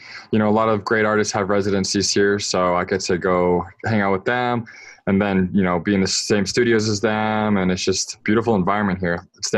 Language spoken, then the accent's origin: English; Canada; So I was growing up in Canada.